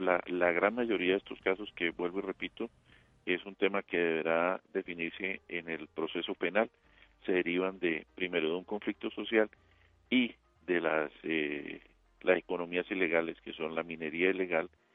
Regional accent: Colombia; lo que tenemos que rodear como colombianos es a todas las personas que se dedican a defender los derechos humanos

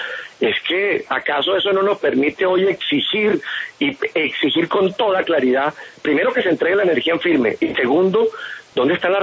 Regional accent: Colombia; ahora somos los colombianos

